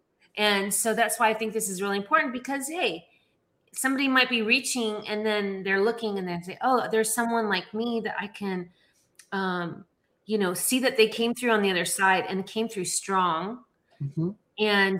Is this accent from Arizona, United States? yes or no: yes; Scottsdale, Arizona, United States; also born or lived in California, United States; when I was younger, I was raised in Scottsdale, Arizona in the 70s.